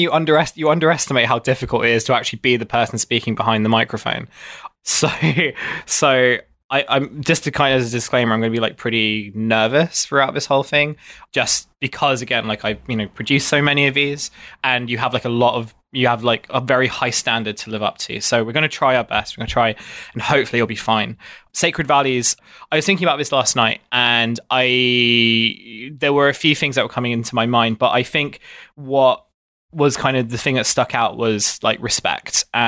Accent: Dartford, South East England, United Kingdom; I did most of my growing up in Kent. I grew up in an area near Dartford in Kent, which is kind of known. Dartford is this town that's like known by the bridge by which people leave it. And it's kind of one of these commuter towns that exists just outside of London.

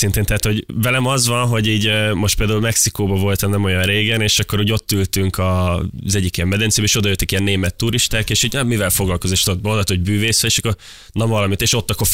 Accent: Kapuvár, Győr-Moson-Sopron, Hungary; Vidéki vagyok, igen. Én Kapuváról jöttem, ez egy 10 000 fős kisváros

